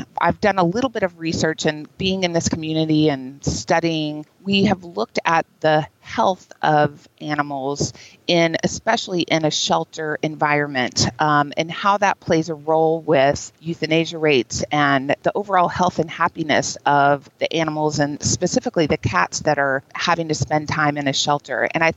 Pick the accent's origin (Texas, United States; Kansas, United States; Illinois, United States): Texas, United States; We lived out in the country when I was a child. I lived in Texas. I grew up in Texas.